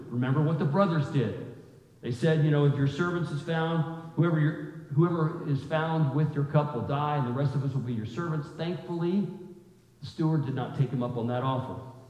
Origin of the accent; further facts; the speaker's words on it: Berea, Ohio, United States; born there; Although I was born in Berea, I'm not that kind of Berean.